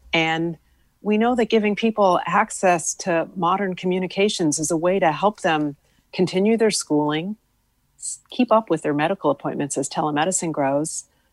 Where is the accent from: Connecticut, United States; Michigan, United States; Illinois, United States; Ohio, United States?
Connecticut, United States; West Hartford; when I was growing up in West Hartford, if I needed to do my nightly schoolwork